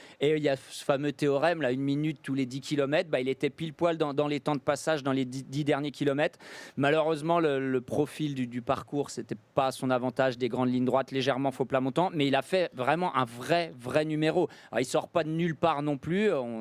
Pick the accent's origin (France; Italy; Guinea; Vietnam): France; south-east France; ça dépend beaucoup d'où tu es en France. La France, c'est un grand pays. J'étais, disons, zone sud-est.